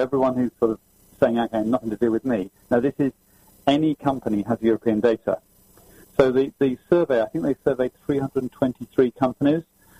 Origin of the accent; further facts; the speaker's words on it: United Kingdom; now in San Francisco, United States; Yeah, I'm here, actually sitting in sunny San Francisco. So, yes, I'm a Brit, but I've decided that living in San Francisco in Silicon Valley is a great place to be as well, although I love London.